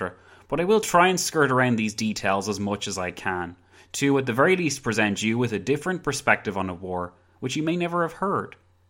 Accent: County Wicklow, Ireland; not to mention as an Irishman, because if you didn't know, I'm from Ireland. County Wicklow, to be precise.

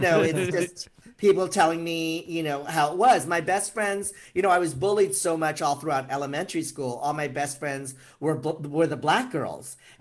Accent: San Francisco, California, United States; I grew up in San Francisco. I was bused.

